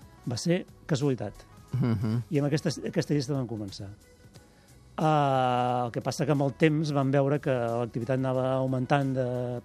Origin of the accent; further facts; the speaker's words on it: Ripoll, Catalonia, Spain; Jo soc de Ripoll.